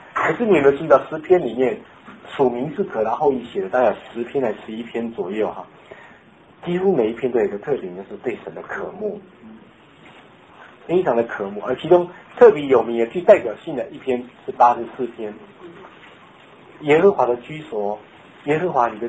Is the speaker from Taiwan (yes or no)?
no; China; 我们中国人说无欲则刚嘛